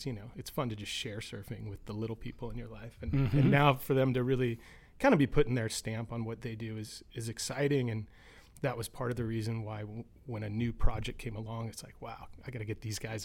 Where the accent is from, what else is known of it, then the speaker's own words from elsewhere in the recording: Los Angeles, California, United States; I grew up in Los Angeles, and you know, film was something I was exposed to before surfing, actually